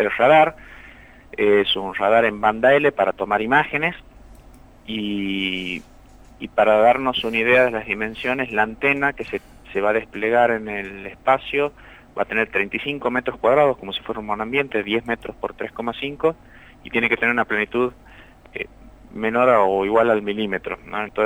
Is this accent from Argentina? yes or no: yes; Argentina; somos todos argentinos, egresados de universidades de Argentina